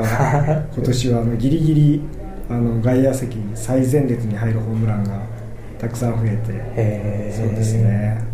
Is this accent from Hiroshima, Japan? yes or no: yes; Hiroshima, Japan; 生まれた時からですね、はい、広島出身なので